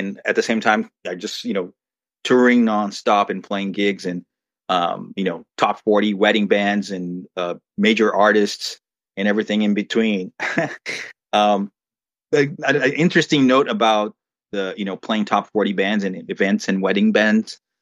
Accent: São Paulo, Brazil; moved back to my hometown, São Paulo, which is kind of like, you know, a major center, you know, a financial industrial center in Brazil.

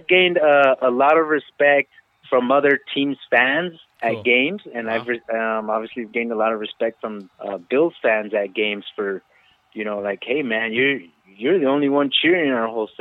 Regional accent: El Paso, Texas, United States; I'm originally from El Paso, Texas, and that El Paso is in Texas, and it is in the United States of America, so I am American.

